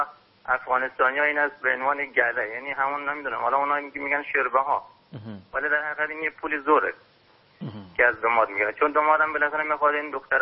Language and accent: Persian; Afghanistan; اونم که من چون اصالتا افغانی هستم